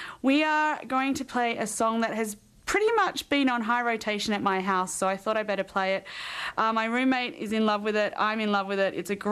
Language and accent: English; Perth, Western Australia, Australia; now in Vancouver, Canada; They're from Perth, Western Australia, my hometown